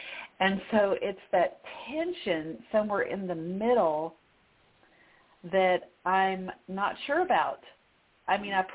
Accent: Little Rock, Arkansas, United States; moved away as an adult; I was an infant when I moved to Little Rock, Arkansas. I was raised in Little Rock and, you know, went to, schools all the way through 12th grade

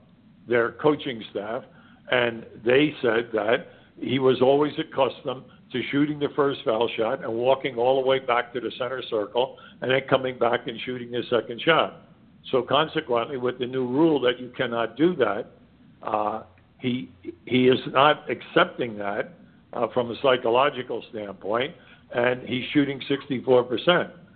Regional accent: New Jersey, United States; also born or lived in New York; And growing up in New York, and I mean growing up in New Jersey and New York, they go hand in hand.

